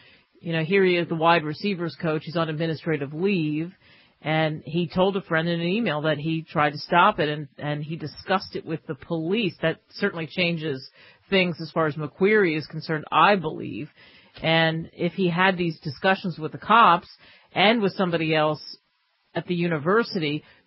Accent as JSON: {"language": "English", "region": "California", "country": "United States", "said": "I'm from California."}